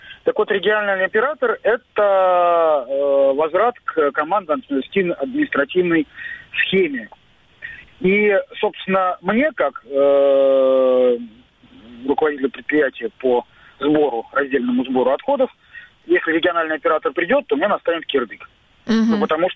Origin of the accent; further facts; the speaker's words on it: Saint Petersburg, Russia; я из Санкт-Петербурга